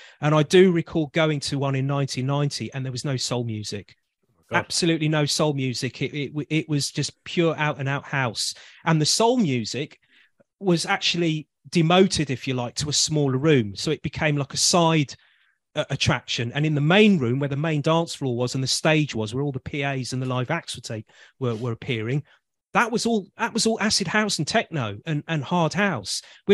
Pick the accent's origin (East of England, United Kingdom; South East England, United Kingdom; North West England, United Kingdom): East of England, United Kingdom; Caister-on-Sea; Yeah, it takes place in my hometown.